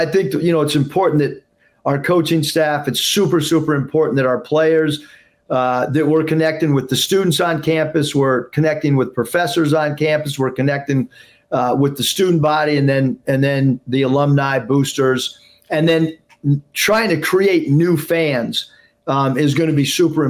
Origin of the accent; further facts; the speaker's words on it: San Diego, California, United States; I felt like growing up in San Diego, coaching the Warriors, coaching the Sacramento Kings